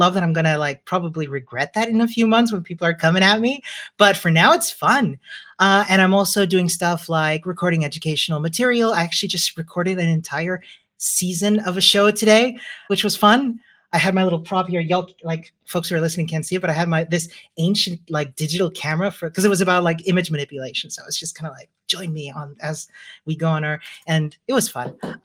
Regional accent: Chile; now in Austria; I'm originally from Chile, but I've been living in Austria for a very, very long time. That will give away my age, so I'll just leave it as redacted.

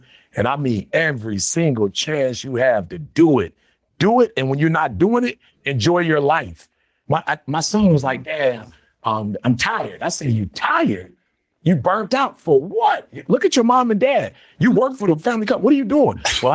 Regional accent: Detroit, Michigan, United States; born or raised there

